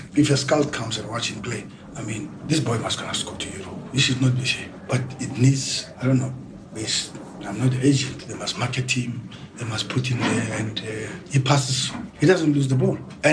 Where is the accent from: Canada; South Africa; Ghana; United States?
South Africa; Tshwane, Gauteng; We are from the same... we are from Tshwane.